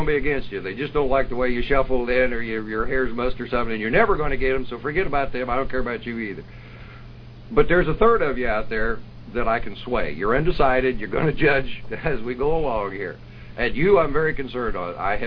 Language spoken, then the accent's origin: English; St. Johnsbury, Vermont, United States; accent: Vermont; St. Johnsbury was always home to me. As a matter of fact, I never really left Vermont. Not only did my accent never leave, I never really left.